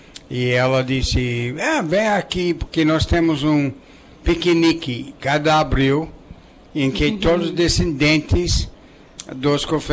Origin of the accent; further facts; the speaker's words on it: Americana, São Paulo, Brazil; born there; Não, mas eu nasci aqui na Americana. Aqui no interior de São Paulo.